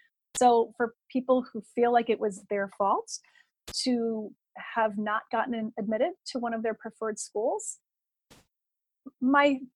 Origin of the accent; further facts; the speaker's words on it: Chicago, Illinois, United States; this, to me, is something that I've been learning as a Chicagoan.